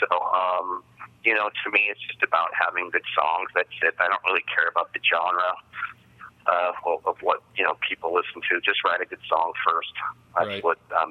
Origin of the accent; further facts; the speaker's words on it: Chicago, Illinois, United States; I feel like this town, my hometown, some of the cities in America.